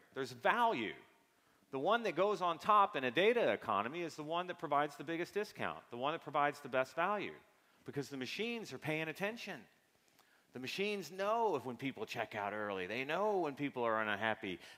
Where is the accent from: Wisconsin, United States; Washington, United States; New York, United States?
Washington, United States; Seattle; I'm from Seattle. Get my ass out of here. I want some sun.